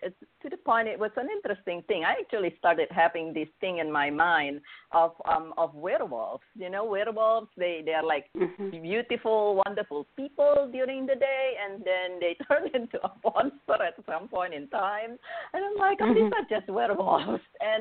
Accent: Indonesia; English is a second language; I came from Indonesia, a particularly Chinese Indonesian background.

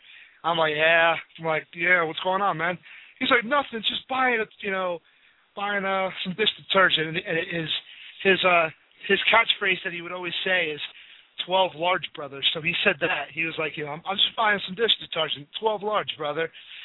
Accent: Bethlehem, Pennsylvania, United States; He actually lived for a short while in my hometown of Bethlehem, PA

